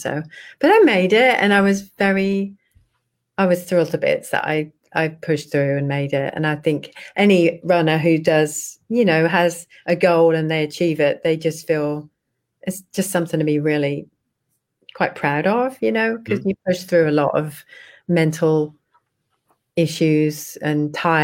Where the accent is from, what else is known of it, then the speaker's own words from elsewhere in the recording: England, United Kingdom; I'm from England.